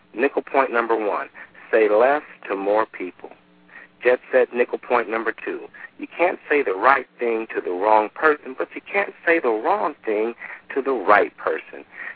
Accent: Detroit, Michigan, United States; I want to go from New York now to the Motor City, my hometown

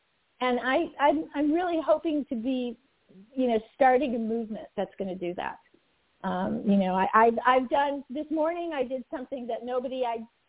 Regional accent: Wisconsin, United States; I was like having people that I know, from my hometown in Wisconsin calling me up

